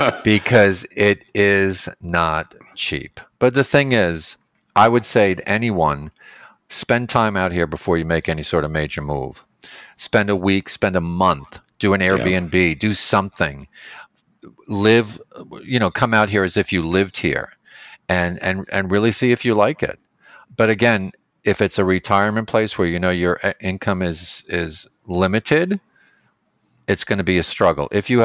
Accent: East Coast, United States; I grew up on the East Coast. Mm-hmm. My family's 99% of them are back east.

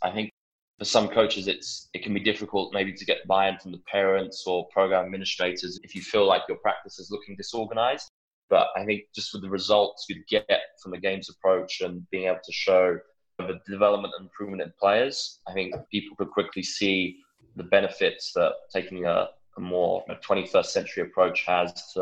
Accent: England, United Kingdom; born or raised there

